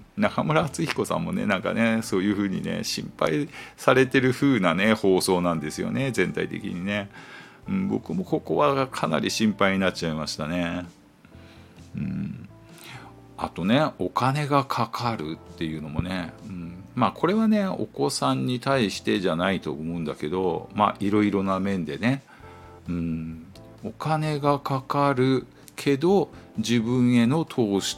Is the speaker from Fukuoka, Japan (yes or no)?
no; Miyazaki, Japan; 僕もね、あの宮崎のね九州の宮崎の田舎出身ですけどね